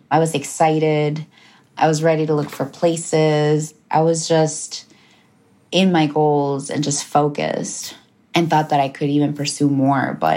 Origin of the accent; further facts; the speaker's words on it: Chicago, Illinois, United States; I am from Chicago.